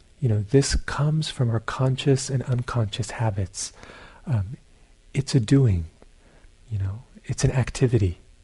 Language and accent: English; Brooklyn, New York, United States; I grew up in Brooklyn. I don't know, some of you did. Not so many ponds in Brooklyn. But we have cloudy tap water.